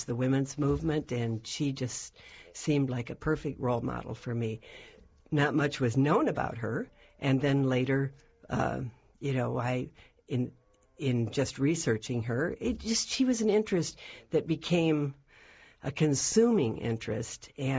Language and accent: English; Michigan, United States; born there; I was born in Michigan and was living in Washington, D.C. at the time.